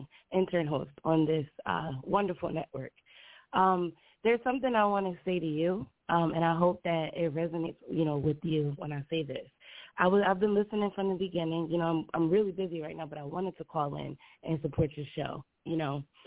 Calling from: New Jersey, United States; I'm calling from Jersey.

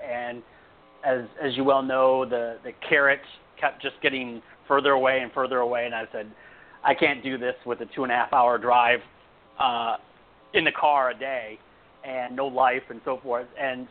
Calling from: California, United States; I'm calling from California.

